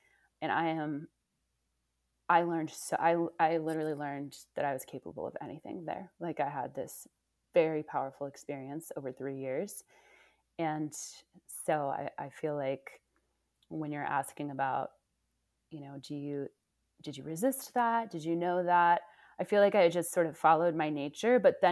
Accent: Oakland, California, United States; also born or lived in Indiana / New York City

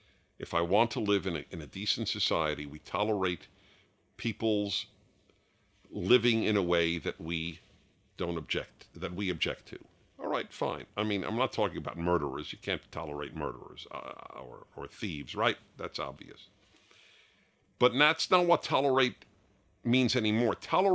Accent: New York, United States; I was raised, hey, I am a Jew from New York

